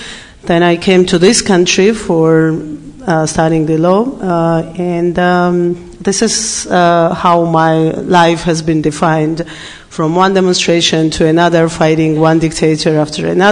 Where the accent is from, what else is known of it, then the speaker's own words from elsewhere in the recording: Georgia; English is a second language; As it was said, I'm from Georgia, and I was born in Soviet Union.